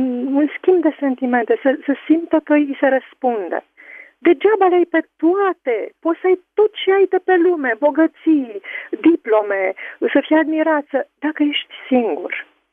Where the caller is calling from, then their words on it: Bucharest, Romania; sunt din București.